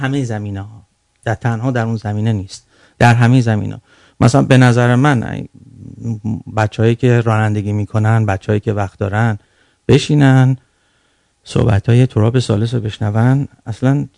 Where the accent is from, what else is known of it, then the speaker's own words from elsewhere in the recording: Iran; now in Canada; ایرانی هستیم و تو خاورمیانه بزرگ شدیم